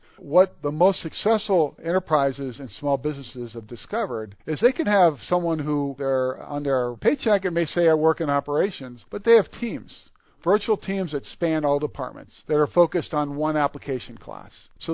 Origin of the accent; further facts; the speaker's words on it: Midwest, United States; I grew up in the Midwest, and I worked for a great manufacturing company that was unionized.